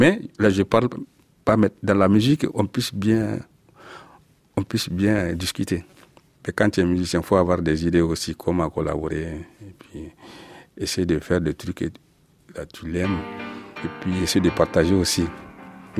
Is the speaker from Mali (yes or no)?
yes; Mali; French is a second language; en tant qu'on est malien, mais il y a beaucoup de gens, on parle entre nous que le français, parce que là, je ne connais pas leur langue, ils ne connaissent pas aussi la langue que je parle.